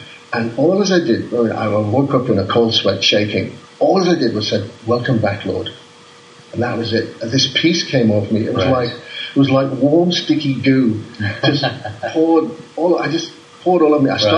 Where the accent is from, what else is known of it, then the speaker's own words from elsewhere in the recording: Liverpool, North West England, United Kingdom; And at that time in Liverpool, remember, I'm from Liverpool